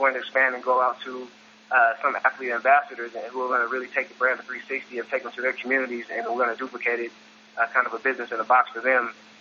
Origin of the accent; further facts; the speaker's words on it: Oakland, California, United States; we dealt with inner-city kids in my hometown of Oakland, California, and I went back to my old community